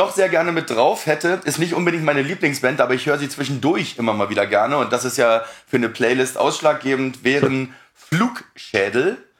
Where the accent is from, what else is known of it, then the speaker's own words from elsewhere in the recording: Berlin, Germany; Ich komme aus Berlin.